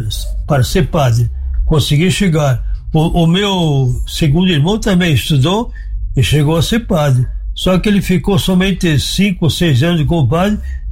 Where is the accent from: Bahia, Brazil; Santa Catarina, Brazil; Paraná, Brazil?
Santa Catarina, Brazil; Ascurra; also born or lived in Rio Grande do Sul / São Paulo; Eu sou ascurrense, na cidade de Ascurra, e em São Paulo.